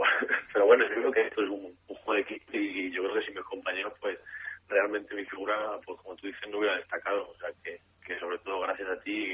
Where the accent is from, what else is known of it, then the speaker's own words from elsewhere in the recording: Torrejón de Ardoz, Community of Madrid, Spain; me he criado aquí cerca de Alcalá, soy de Carnicer, de Torrejón de toda la vida